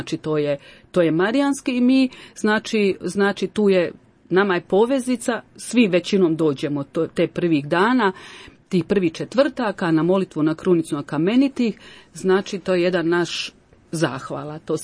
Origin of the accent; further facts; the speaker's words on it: Imotski, Split-Dalmatia County, Croatia; ja sam bila jedina iz Imotskog